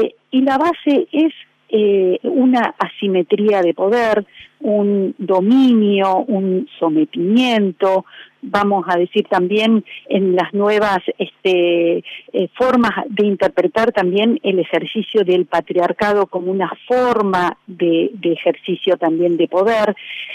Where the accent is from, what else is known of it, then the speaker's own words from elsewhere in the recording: Río Negro, Argentina; born there; also born or lived in Bahía Blanca / Neuquén / Tucumán; Bueno, yo soy nacida en la Patagonia, en Río Negro.